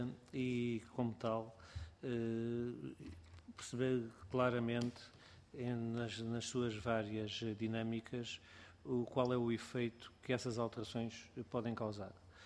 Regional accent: Algarve, Portugal; eu também sou do Algarve

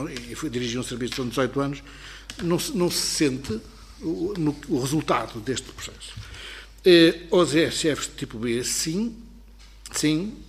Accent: Matosinhos, Norte, Portugal; born there; a ULS de Matosinhos é um espaço, onde eu nasci, é um espaço urbano

